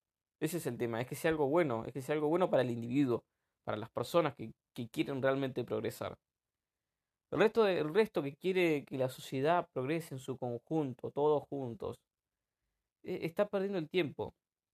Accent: Argentina; entre las 44 millones de personas que somos los argentinos

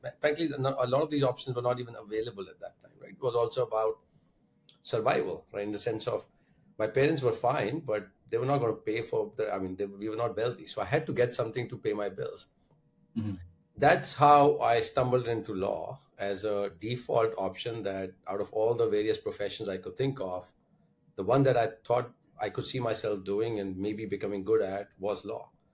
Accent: Delhi, India; I grew up in Delhi in India.

